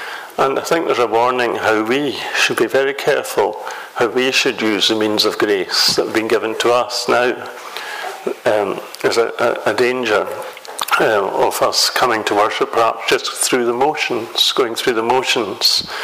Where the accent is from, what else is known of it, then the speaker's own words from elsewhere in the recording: Musselburgh, Scotland, United Kingdom; As I mentioned this morning, I was brought up in Musselburgh in the Episcopal Church.